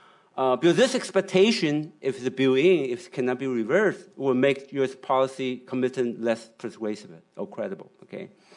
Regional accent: Taiwan; since I'm from Taiwan

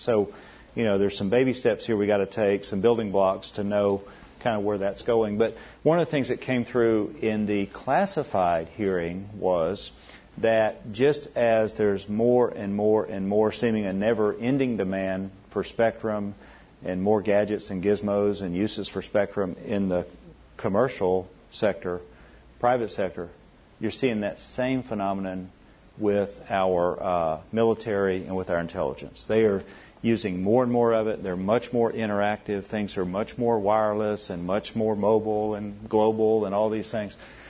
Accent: Arkansas, United States; like you're growing up in Oklahoma, I'm growing up in Arkansas.

